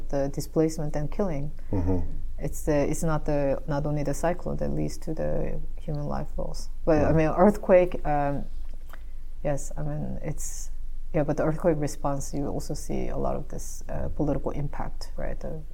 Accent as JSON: {"language": "English", "country": "South Korea", "said": "I'm from South Korea"}